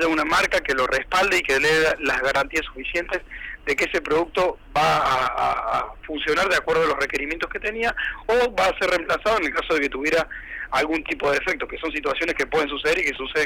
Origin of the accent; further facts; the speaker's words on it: Córdoba, Argentina; also born or lived in Mexico